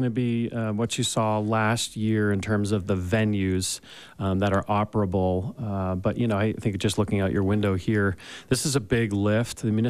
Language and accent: English; Boston, Massachusetts, United States; You know, I came from the Boston area, so the Boston Marathon or things like that.